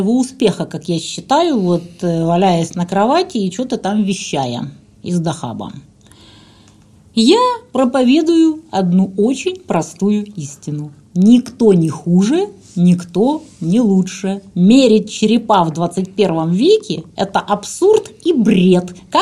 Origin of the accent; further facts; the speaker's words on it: Ukraine; А я украинка.